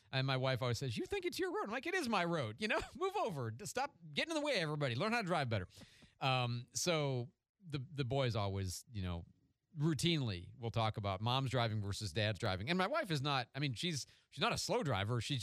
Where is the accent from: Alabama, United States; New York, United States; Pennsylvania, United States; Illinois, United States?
Illinois, United States; Chicago; I mean, I grew up in Chicago. Forgive me. It's in me.